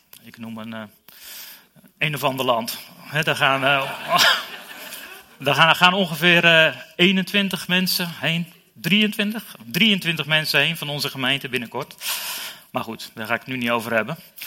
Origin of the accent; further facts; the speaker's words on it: Werkendam, North Brabant, Netherlands; ik ben opgegroeid in Werkendam, dat is een beetje de Bijbelbelt van het zuiden, zeg maar.